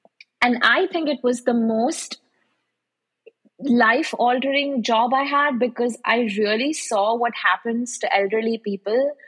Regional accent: India; moved away as an adult; now in United States; I came from India, like I said, very clear about what I wanted

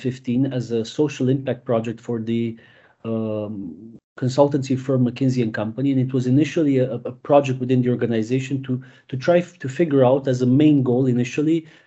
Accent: Transylvania, Romania; English is a second language; I'm originally from Romania, from a beautiful part of the country called Transylvania

